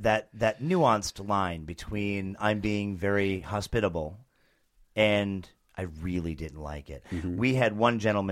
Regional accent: New Jersey, United States; I am from New Jersey, and I understand where Snooki came from.

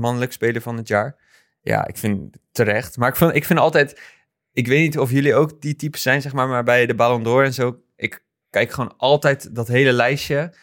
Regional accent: Netherlands; Dat is wel jammer voor ons dan, als Nederlanders.

